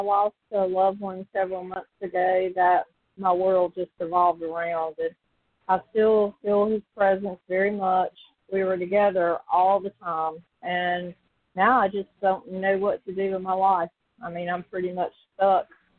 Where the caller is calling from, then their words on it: North Carolina, United States; I'm calling from North Carolina.